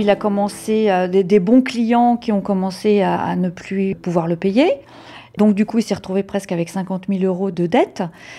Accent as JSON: {"language": "French", "town": "Neuilly-sur-Seine", "region": "Île-de-France", "country": "France", "tie": "born there", "said": "Alors moi je suis née à Neuilly-sur-Seine, fille d'émigrés portugais."}